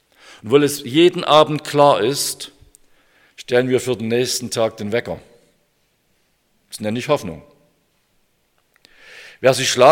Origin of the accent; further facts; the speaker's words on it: Saxony, Germany; Ich als Sachse hatte aber nur eine schlapprige OP-Maske unter der Nase baumeln.